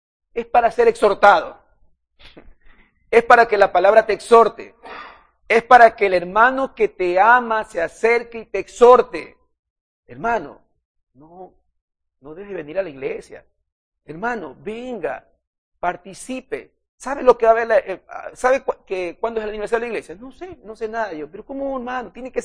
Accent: Guayaquil, Guayas, Ecuador; somos guayaquileños. No siquiera somos del primer mundo, por decir algo, amados hermanos.

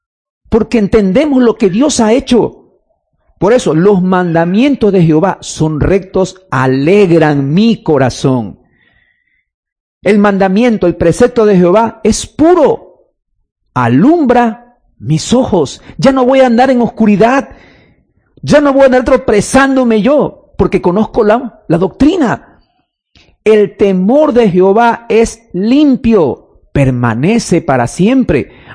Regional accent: Guayaquil, Guayas, Ecuador; Aún no somos judíos, peor aún, amados hermanos, somos guayaquileños aquí. Nadie es judío aquí.

